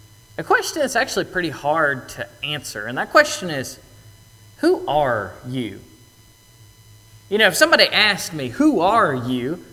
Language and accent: English; Mississippi, United States; I'm from North Mississippi.